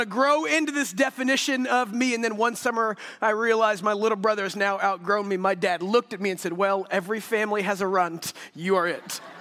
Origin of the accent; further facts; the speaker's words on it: Texas, United States; So my parents are from the Midwest, Iowa and South Dakota, but I grew up in the South, in Texas.